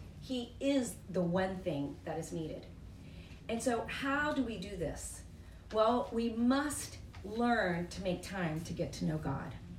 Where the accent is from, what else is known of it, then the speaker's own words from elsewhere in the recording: Texas, United States; Me too, I'm a Texan.